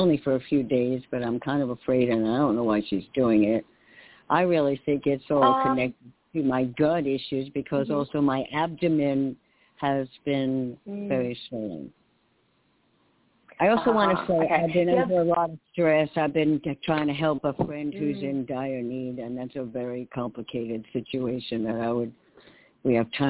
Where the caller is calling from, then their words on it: New York, United States; Oh, hi. Thank you, guys. … from New York.